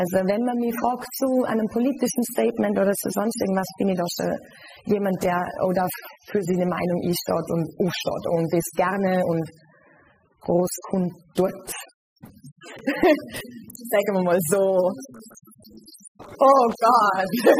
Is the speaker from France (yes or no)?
no; Vorarlberg, Austria; now in Hamburg, Germany; mich zieht es immer wieder zurück nach Vorarlberg